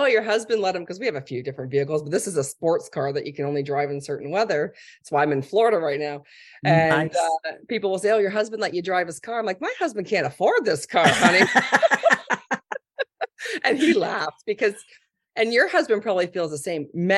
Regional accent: Canada; I'm Canadian.

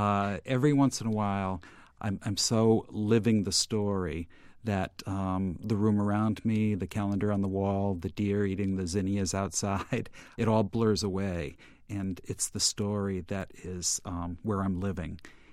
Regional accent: Norwich, Connecticut, United States; Well, actually, I grew up in Norwich, Connecticut

